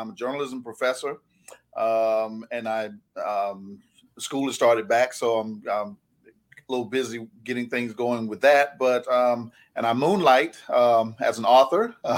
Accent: South Carolina, United States; I guess to give a little background, I grew up in South Carolina. I'm 53.

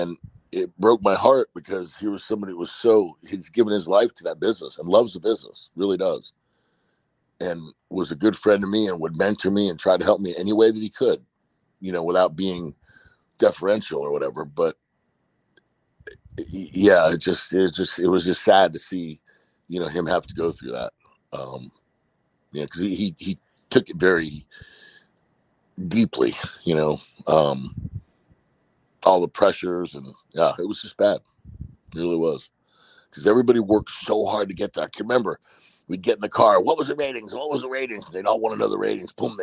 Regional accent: Tampa, Florida, United States; growing up in Tampa, and Tampa has a long storied history

